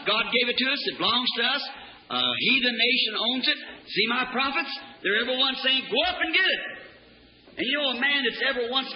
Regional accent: Ireland

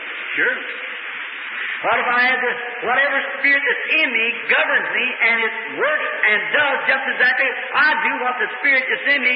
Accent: United States; I'm an American. I love my country.

